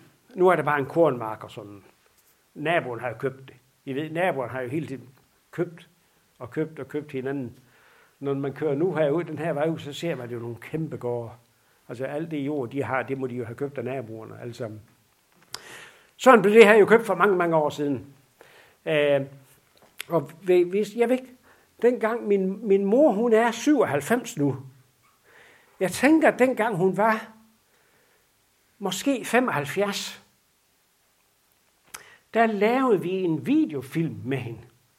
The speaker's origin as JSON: {"language": "Danish", "town": "Lemvig", "region": "Central Denmark Region", "country": "Denmark", "tie": "born there", "also_born_or_lived": "Gudum", "said": "Men når jeg blev født i Lemvig på sygehuset der, så var det fordi, der boede min far og mor i Gudum."}